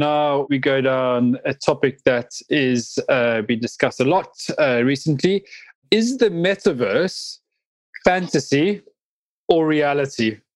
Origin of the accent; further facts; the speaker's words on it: South Africa; I grew up in South Africa, and I had the privilege of meeting